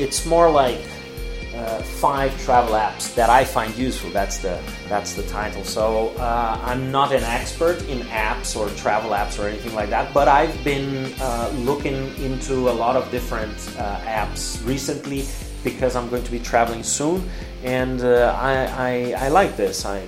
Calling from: Porto Alegre, Rio Grande do Sul, Brazil; English is a second language

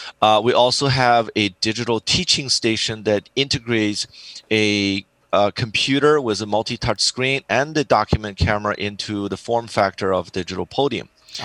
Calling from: San Diego, California, United States; It's from San Diego, California.

